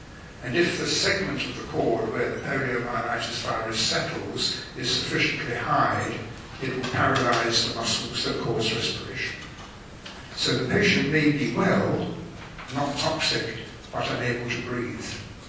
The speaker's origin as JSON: {"language": "English", "region": "London", "country": "United Kingdom", "tie": "born or raised there", "said": "I remember as a schoolboy growing up in London, not many years after the Second World War had ended"}